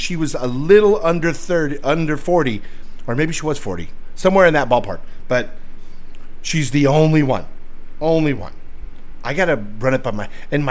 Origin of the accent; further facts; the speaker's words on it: Alabama, United States; born there; And remember, I was born in Alabama. My parents are from Alabama and Alabama food.